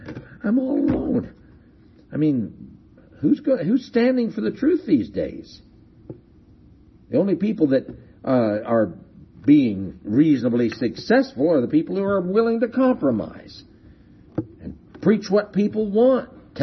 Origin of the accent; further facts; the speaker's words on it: San Bernardino, California, United States; One of my friends that I grew up with in San Bernardino, after he went to college, he got too smart for God.